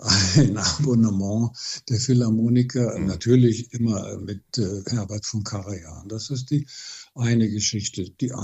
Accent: Berlin, Germany; Ich bin in West-Berlin groß geworden.

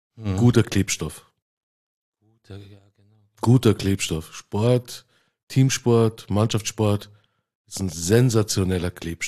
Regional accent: Bavaria, Germany; ich bin im ländlichen Gebiet, bin ich aufgewachsen im Süden von München, in der Nähe von Holzkirchen, und dort waren wir vielleicht 3 Nationalitäten.

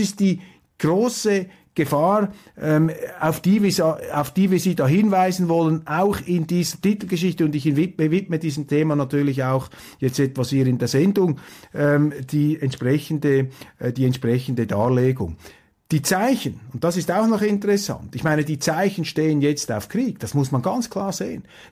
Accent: Switzerland; Ich sage das als Schweizer. Wir können schon in den Bergen eingraben.

